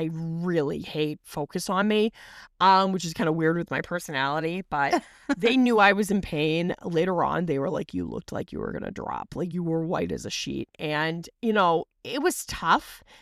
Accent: Methuen, Massachusetts, United States; I am from Massachusetts. Joe is from Massachusetts. I am from Methuen. He is from Newburyport.

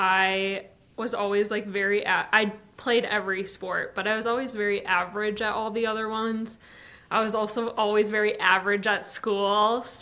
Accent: Minnesota, United States; I did look elsewhere other than my home state, kind of all over the US. And ultimately, I was like, I think representing where I'm from and staying close to home and just continuing to form my connections within Minnesota will be really fun.

